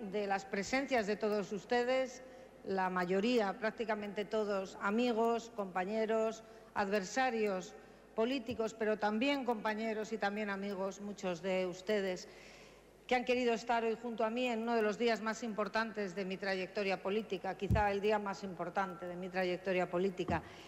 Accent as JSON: {"language": "Spanish", "town": "Madrid", "region": "Community of Madrid", "country": "Spain", "tie": "born or raised there", "said": "Yo soy madrileña, he nacido en esta ciudad, aquí he vivido, he trabajado, he estudiado, aquí han nacido mis hijos y también aquí en Madrid he desarrollado una carrera política dilatada"}